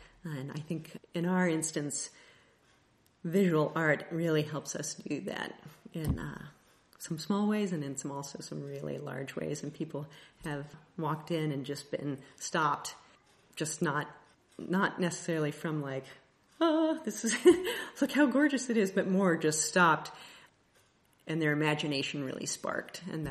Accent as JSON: {"language": "English", "town": "Kansas City", "country": "United States", "said": "I am from the Kansas City area."}